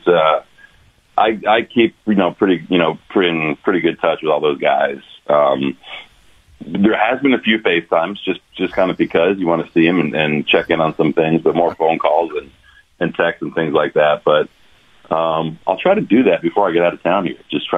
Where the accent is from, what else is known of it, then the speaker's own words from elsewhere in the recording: New Jersey, United States; I've been a fan of his since I was a teenager growing up in New Jersey when he was playing.